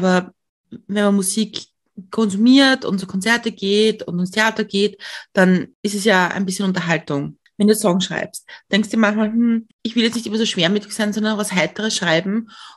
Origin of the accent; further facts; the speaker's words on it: Lower Austria, Austria; Also ich bin in Niederösterreich aufgewachsen.